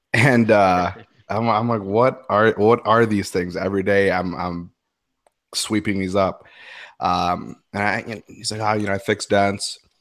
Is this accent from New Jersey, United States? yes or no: no; Chicago, Illinois, United States; from Chicago.